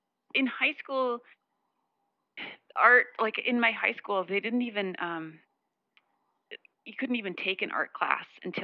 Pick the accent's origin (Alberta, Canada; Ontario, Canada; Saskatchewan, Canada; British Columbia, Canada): Saskatchewan, Canada; North Portal; I grew up in North Portal. So you have to make your own fun.